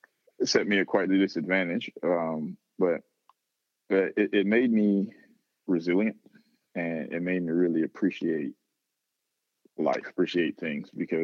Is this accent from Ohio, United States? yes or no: yes; Youngstown, Ohio, United States; During that period of time when I was growing up in Youngstown, it was, really, really rough, rough city that at the time was the murder capital of the country per capita.